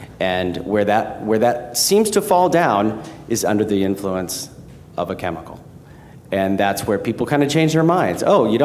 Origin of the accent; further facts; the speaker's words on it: Chicago, Illinois, United States; I'm from Chicago.